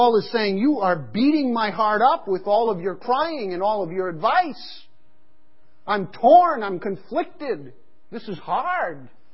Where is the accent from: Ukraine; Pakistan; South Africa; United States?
Pakistan; In fact, when I grew up in Pakistan as a kid, we would often see all of the women down by the riverbank